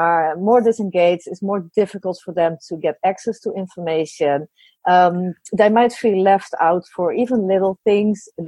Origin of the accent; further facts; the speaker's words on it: Netherlands; I'm from the Netherlands.